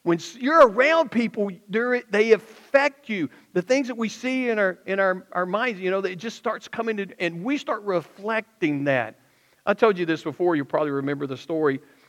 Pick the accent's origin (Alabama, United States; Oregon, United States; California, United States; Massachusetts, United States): Alabama, United States; accent: Alabama redneck backwoods; I would start talking like I grew up in Alabama and stayed in Alabama. I used to have a very strong accent, by the way, and God has cured me of that. But I'm talking about an Alabama redneck backwoods accent.